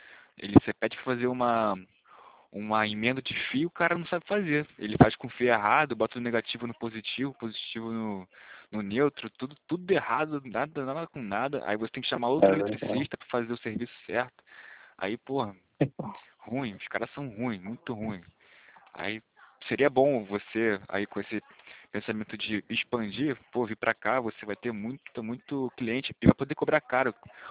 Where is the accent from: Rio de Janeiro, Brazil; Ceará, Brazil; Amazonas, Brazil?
Rio de Janeiro, Brazil; A gente aqui é do Rio de Janeiro.